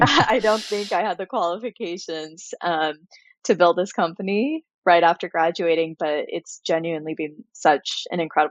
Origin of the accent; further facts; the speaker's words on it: Irvine, California, United States; also born or lived in Chicago; I grew up in Irvine, California, which is a lovely little suburb in Southern California.